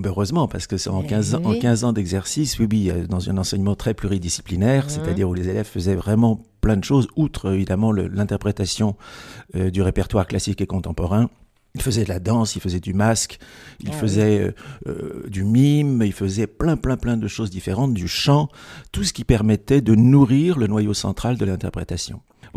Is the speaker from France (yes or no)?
yes; Paris, Île-de-France, France; born there; je suis né à Paris, j'ai toujours eu mon activité à Paris, théâtrale bien sûr.